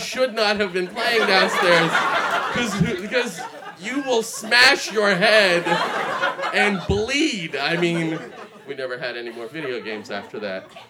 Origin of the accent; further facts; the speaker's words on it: Russia; I'm an immigrant. I'm from Russia originally, which is it's very cold.